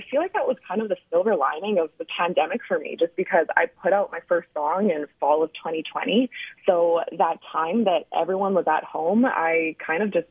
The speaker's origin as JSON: {"language": "English", "town": "Prince Albert", "region": "Saskatchewan", "country": "Canada", "tie": "born or raised there", "said": "Music, I grew up in Prince Albert."}